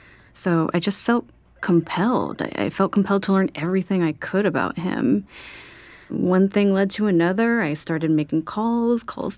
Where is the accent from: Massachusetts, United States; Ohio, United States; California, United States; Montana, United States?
California, United States; I grew up in the San Gabriel Valley surrounded by all the Asians.